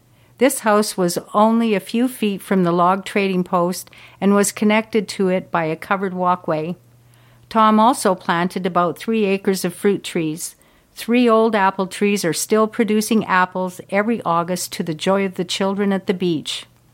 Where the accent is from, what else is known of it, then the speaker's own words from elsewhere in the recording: Salmon Arm, British Columbia, Canada; When I grew up in Salmon Arm half a century and more ago